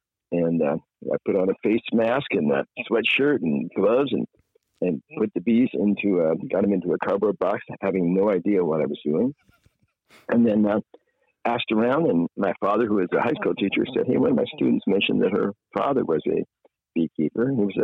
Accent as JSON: {"language": "English", "town": "Newport Beach", "region": "California", "country": "United States", "tie": "born or raised there", "said": "I grew up in Southern California back before it was houses. My area was, farmland back then in Newport Beach, California, ranch land and orange groves."}